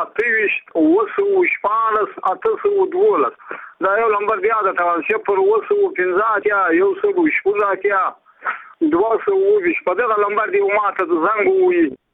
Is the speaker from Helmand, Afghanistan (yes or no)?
no; Badghis, Afghanistan; زه په خپل د بادغیس ولایت یم.